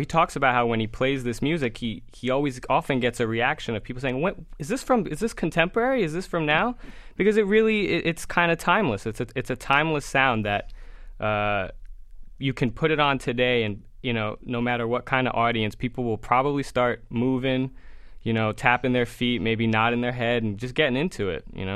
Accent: New York, United States; I'm born and raised in New York, so finding this New York sound that was just so interesting to me

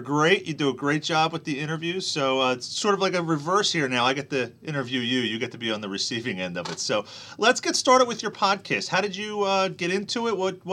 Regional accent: New Jersey, United States; I'm from New Jersey, as you know.

